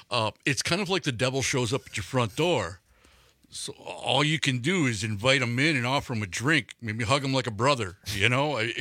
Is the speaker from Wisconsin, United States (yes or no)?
yes; Milwaukee, Wisconsin, United States; Looked like a corner tap growing up in Milwaukee you'd walk into.